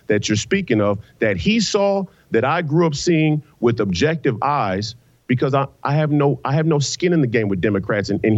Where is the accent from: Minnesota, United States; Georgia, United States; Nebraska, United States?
Minnesota, United States; And I come from the Rondo community.